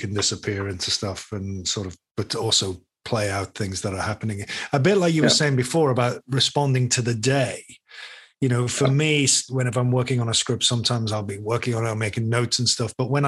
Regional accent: United Kingdom; But there are times as a British actor that part of our tradition is looking after the day.

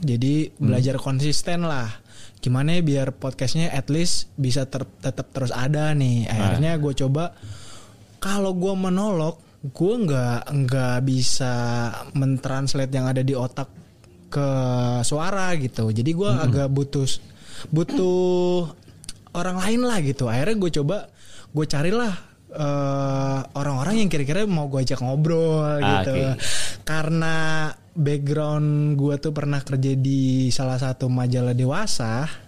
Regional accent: Bekasi, West Java, Indonesia; gue udah dari lahir di Bekasi gitu.

